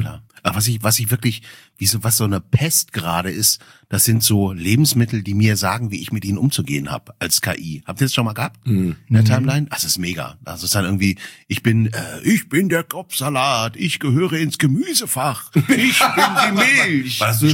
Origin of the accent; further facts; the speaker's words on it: Cologne, North Rhine-Westphalia, Germany; Als Kölner, klar.